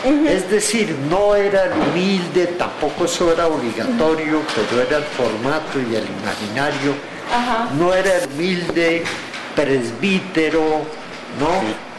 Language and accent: Spanish; Colombia; A mí, como muchos colombianos, tuve el drama